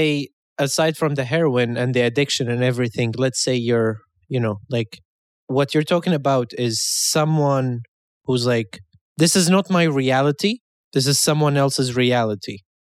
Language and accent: English; Syria; Nothing so special. I'm from Syria. That's the only special thing I have.